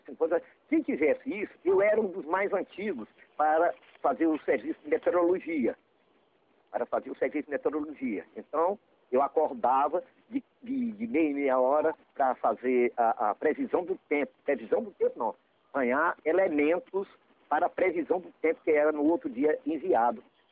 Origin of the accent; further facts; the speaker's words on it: Piauí, Brazil; É, eu sou piauiense.